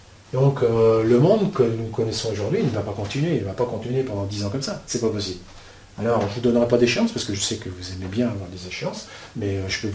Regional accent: France; Nous gagnons moins d'argent aujourd'hui en tant que Français qu'il y a 10 ans.

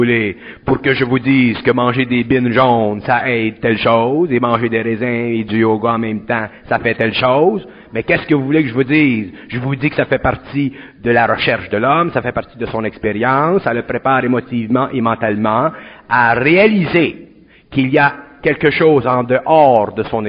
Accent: Montreal, Quebec, Canada; Moi, je viens de Montréal. Je viens de Montréal et je vis dans le Nord.

